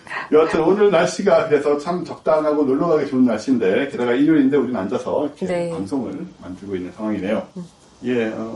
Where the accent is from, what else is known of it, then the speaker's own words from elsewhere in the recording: South Korea; 너 어디서 왔냐? 한국에서 왔다.